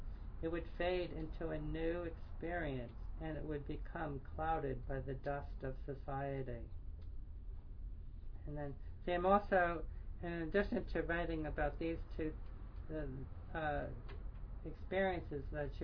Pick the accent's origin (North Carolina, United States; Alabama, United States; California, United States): California, United States; Sebastopol; I discovered that Lindsay moved to my hometown, Sebastopol, California, and was teaching Kung Fu about 4 miles from where I live.